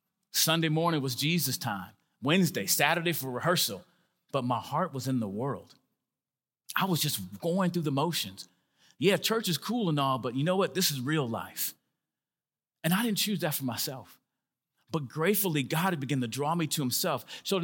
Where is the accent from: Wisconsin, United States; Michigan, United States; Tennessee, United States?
Wisconsin, United States; Milwaukee; Growing up in Milwaukee, Wisconsin, I understood the idea of choices